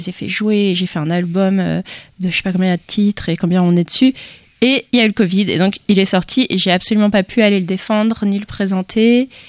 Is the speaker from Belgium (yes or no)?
yes; Brussels, Brussels-Capital Region, Belgium; j'ai grandi en Belgique, donc Bruxelles